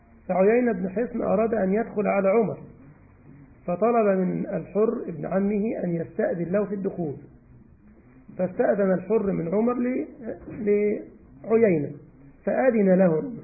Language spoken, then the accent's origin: Arabic; Egypt; مش نسمع كما يقول عندنا في مصر ودن من طين وودن من عجين